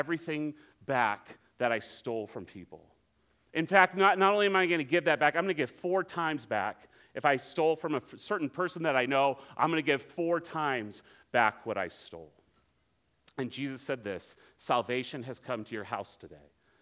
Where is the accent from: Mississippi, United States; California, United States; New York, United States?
California, United States; Alameda; I grew up in Alameda. I grew up in a house